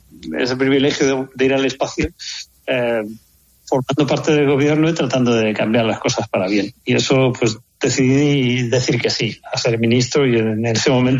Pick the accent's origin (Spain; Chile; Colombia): Spain; dos vuelos al espacio siendo español, está muy bien